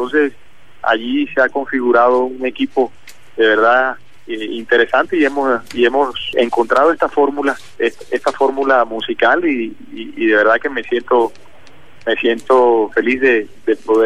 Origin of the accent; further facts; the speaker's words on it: Colombia; me pareció que como colombiano, como ciudadano, debíamos aportar algo